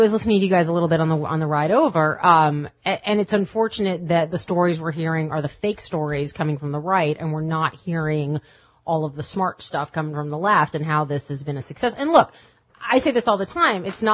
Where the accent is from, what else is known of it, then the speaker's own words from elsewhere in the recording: Florida, United States; Yes, my real family. I'm from South Florida.